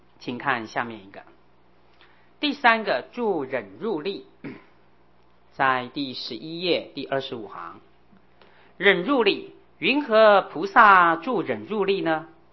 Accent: China; 我自己做中国人，我们要很真诚的面对自己的民族性

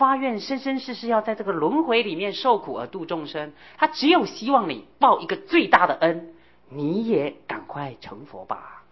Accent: China; 我自己做中国人，我们要很真诚的面对自己的民族性

